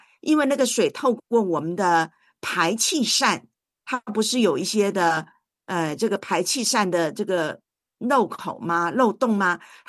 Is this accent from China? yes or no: no; Taiwan; 那其实华加沙呢他已经肆虐过咱们的宝岛台湾啦。所以呢，哎，我的老家呢就是有一些地方淹水了。